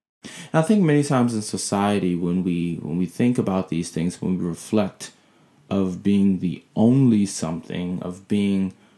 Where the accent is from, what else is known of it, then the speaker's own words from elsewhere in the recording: Baltimore, Maryland, United States; talk about how I feel being a young 20-year-old African-American male in Baltimore City, born and bred in Baltimore City, but going to a Jesuit Catholic college and university.